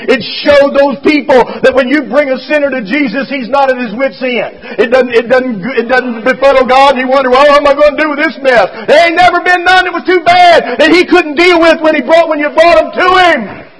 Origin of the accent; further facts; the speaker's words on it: Fairfax, Virginia, United States; When I was a boy, I was raised in the Catholic Church. And I used to go to St. Leo's down there on 237 in Fairfax.